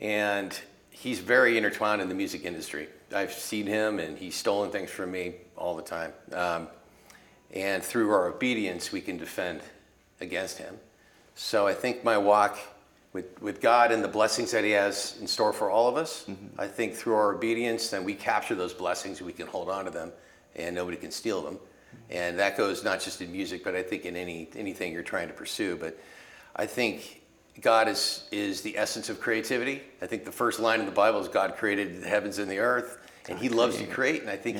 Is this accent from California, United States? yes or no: yes; California, United States; I'm from Marin. It's a very small community.